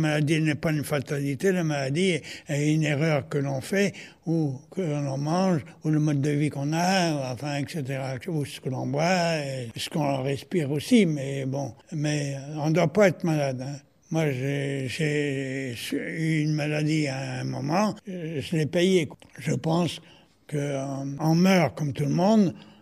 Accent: Presles, Île-de-France, France; Je viens de Presles, dans le Val d'Oise, à côté de Beaumont-sur-Oise.

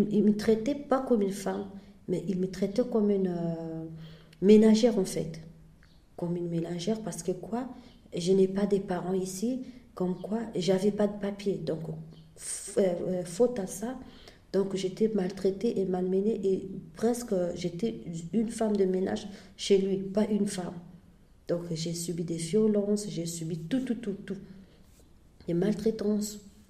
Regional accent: Angola; moved away as an adult; also born or lived in Portugal; now in France; j'ai quitté l'Angola pour la France, donc le Portugal, la France. Ma destination était la France et je suis arrivée en France depuis 2014.

